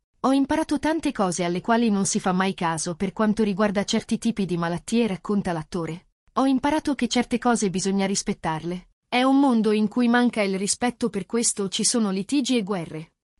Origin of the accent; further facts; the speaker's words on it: San Giuliano Milanese, Lombardy, Italy; Vengo da San Giuliano Milanese. Ho vissuto accanto alla malavita.